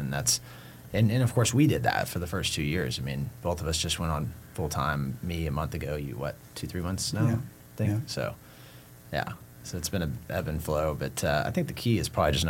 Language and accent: English; Boulder, Colorado, United States; now in Bentonville, United States; like I came from Boulder, which is like a very much proclaimed bike town